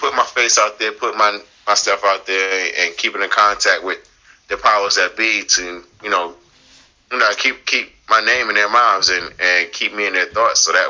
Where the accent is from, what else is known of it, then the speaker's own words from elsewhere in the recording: Brooklyn, New York, United States; I grew up in Brownsville, the Brownsville area of Brooklyn.